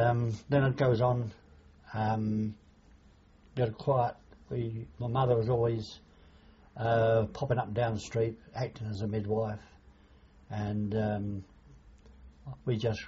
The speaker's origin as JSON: {"language": "English", "town": "Chatham", "region": "South East England", "country": "United Kingdom", "tie": "born there", "said": "I was born in Chatham at 49 Dale Street. Family of five brothers and three sisters."}